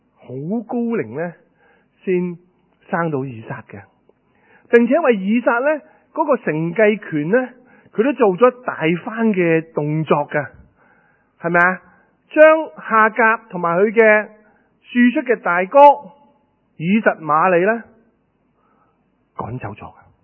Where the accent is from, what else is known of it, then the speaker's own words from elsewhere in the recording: China; 當然啦，我中國人都唔會好陌生嘅